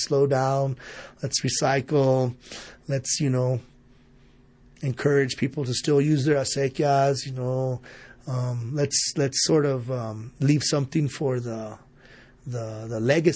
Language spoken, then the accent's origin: English; Towson, Maryland, United States; I grew up in Towson. I'm not a sidewalk person.